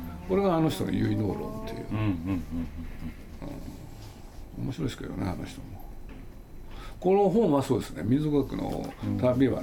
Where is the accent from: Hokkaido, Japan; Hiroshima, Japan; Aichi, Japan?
Aichi, Japan; Nagoya; born there; now in Tokyo, Japan; 僕は名古屋の生まれで東京来たんだけれど